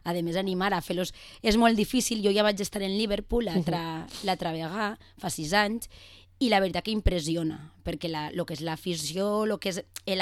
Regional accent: Vila-real, Valencian Community, Spain; Jo sempre dic de Villarreal.

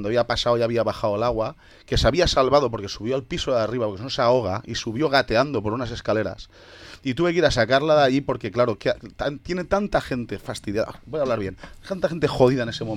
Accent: Villarreal, Valencian Community, Spain; yo soy de Villarreal, pero tengo familia, parte de mi familia proviene de Algemesí.

